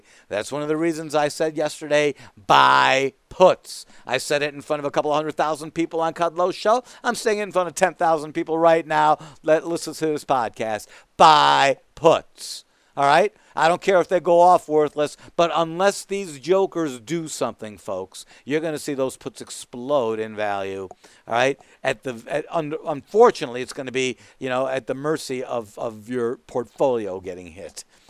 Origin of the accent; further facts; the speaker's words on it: United States; But I got to tell you something, folks. I'm an American first.